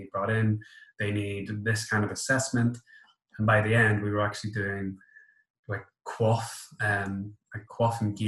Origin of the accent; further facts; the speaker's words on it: Northern Ireland, United Kingdom; accent: Northern Irish; It's always the accent. It's always the accent. Anywhere in the Northwest with this accent, it's not too bad.